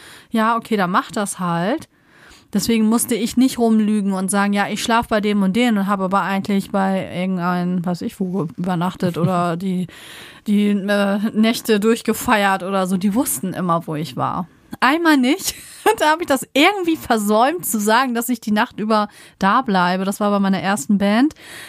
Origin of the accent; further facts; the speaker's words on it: Lower Saxony, Germany; Ich komme ja eher aus der Nähe Hamburg, ne? Also ich habe ja zwischen Hamburg, Bremen, Hannover gewohnt. Bumm. Einmal in der Mitte, aber näher an Hamburg dran.